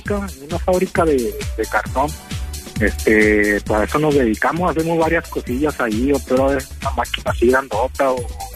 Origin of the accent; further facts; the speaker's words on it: Durango, Mexico; yo soy allá de Durango, mero duranguito.